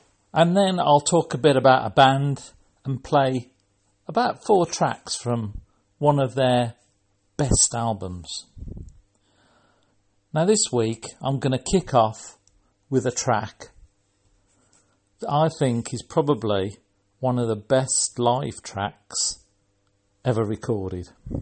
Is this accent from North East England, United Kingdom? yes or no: no; Solihull, West Midlands, United Kingdom; born there; I was born in 1962 in Solihull near Birmingham.